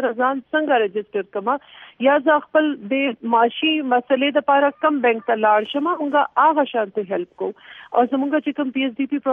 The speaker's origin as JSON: {"language": "Pashto", "town": "Bannu", "region": "Khyber Pakhtunkhwa", "country": "Pakistan", "said": "زه چې خپل د بنو یم"}